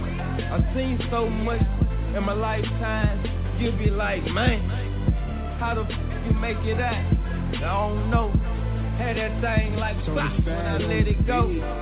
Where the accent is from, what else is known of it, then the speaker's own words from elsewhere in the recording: Jonesboro, Arkansas, United States; I come from Jonesboro, don't care.